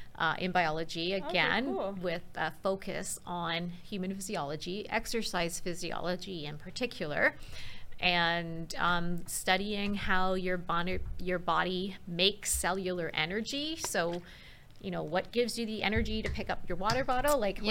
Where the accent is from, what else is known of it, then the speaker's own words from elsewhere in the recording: North York, Ontario, Canada; also born or lived in Toronto; I grew up in North York, so just north of Toronto. I was born at Toronto Western Hospital, so right downtown Toronto, and then grew up and lived until I started going to university in North York.